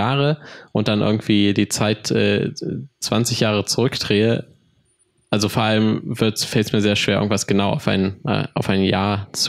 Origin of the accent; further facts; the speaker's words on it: East Germany, Germany; Weil als Ostdeutscher ist man ja erstmal eigentlich froh, dass die DDR nicht mehr von Deutschland getrennt ist.